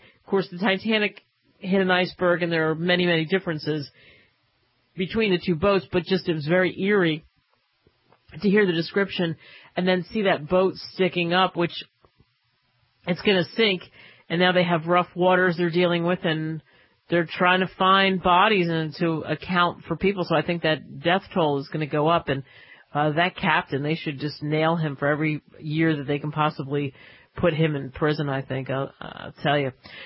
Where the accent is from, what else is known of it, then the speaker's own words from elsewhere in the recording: New Jersey, United States; when I grew up in New Jersey, and there was a concrete ship, and it was called the Sunken Ship.